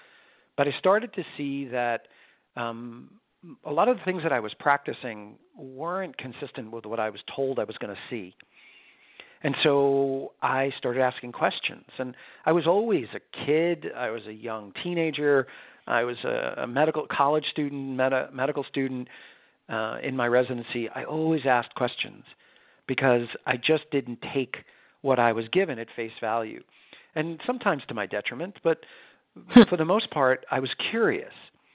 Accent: New York, United States; Well, I was born and raised in New York

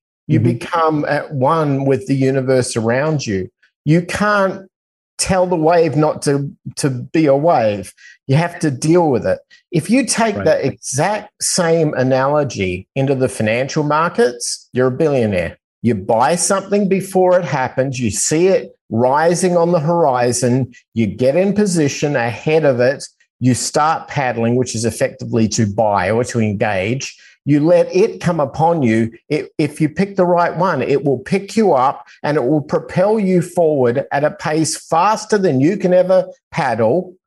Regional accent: Australia; growing up in Australia as a surfer.

